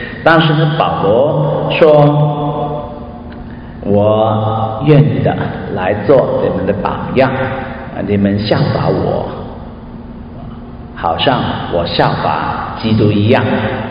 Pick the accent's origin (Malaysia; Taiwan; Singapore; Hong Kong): Hong Kong; Tai Po, New Territories; 我小的时候是在香港大埔啊，长大的啊，大埔的啊。